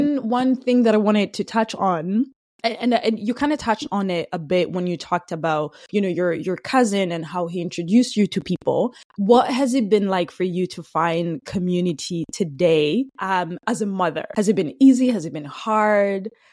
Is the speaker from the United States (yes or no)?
no; Burundi; Again, we're from Burundi.